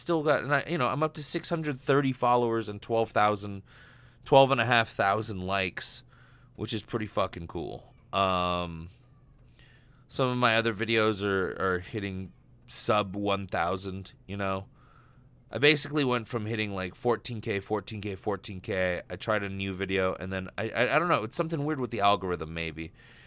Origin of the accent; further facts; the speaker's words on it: West Virginia, United States; I'm from West Virginia. I'd never claim to be a cunning linguist.